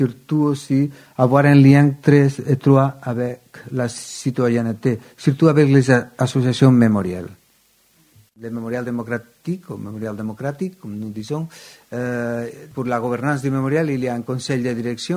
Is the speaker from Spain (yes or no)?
yes; Catalonia, Spain; French is a second language; Et maintenant, chez nous, en Catalogne, nous sommes en train de l'approbation d'une autre loi